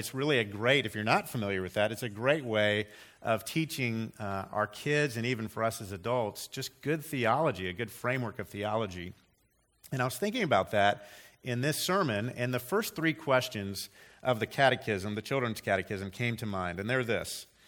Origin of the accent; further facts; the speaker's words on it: Mississippi, United States; born there; I'm a Florida Gator, I'm a former ostrich salesman, and I was born in Mississippi.